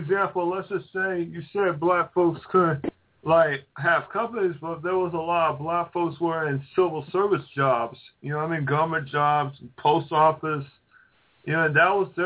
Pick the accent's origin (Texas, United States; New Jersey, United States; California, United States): California, United States; I'm from the Bay Area, but in Floridaville.